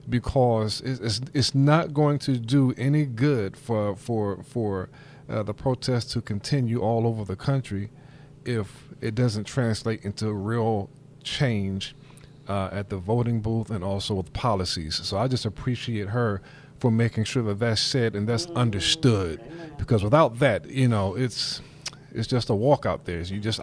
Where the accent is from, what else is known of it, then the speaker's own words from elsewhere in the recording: Brooklyn, New York, United States; I told her before the show that I'm from Brooklyn